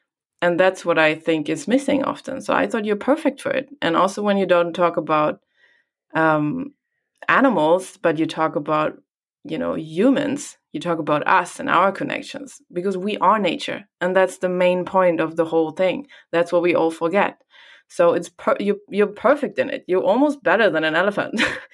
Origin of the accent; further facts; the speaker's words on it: Hamburg, Germany; English is a second language; moved away; I come from Germany, and back there, in Hamburg, and there was not exactly much nature around.